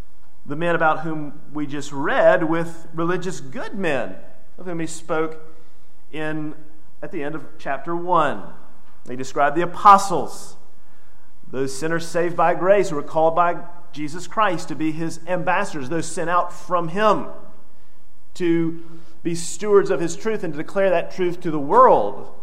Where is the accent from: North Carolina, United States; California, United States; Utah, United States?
North Carolina, United States; Elkin; I remember growing up in Elkin. Have I ever mentioned that I grew up in Elkin? I think I have. But growing up in Elkin